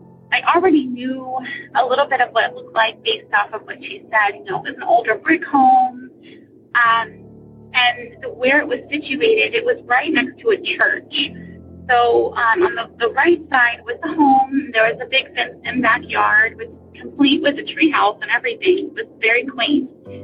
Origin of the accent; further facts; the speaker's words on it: South Carolina, United States; I am from South Carolina.